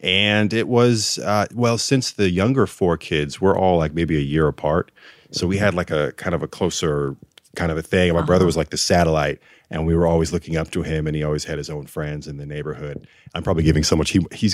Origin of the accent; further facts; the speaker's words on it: Rochester, New York, United States; So we grew up in Rochester. It's a city in upstate New York, very vibrant and metropolitan place.